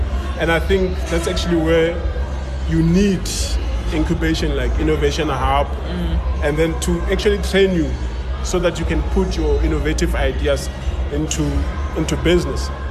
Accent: Limpopo, South Africa; Like you can see, we are from Limpopo.

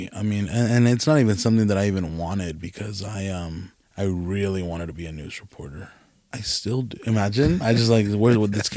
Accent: California, United States; I'm from California.

